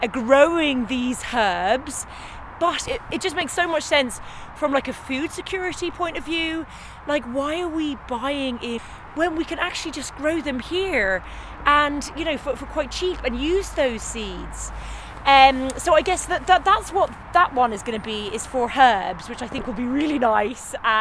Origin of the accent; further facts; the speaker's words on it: London, United Kingdom; now in Limerick, Ireland; as you can tell by my accent, I grew up in London City. I never had access to these types of things.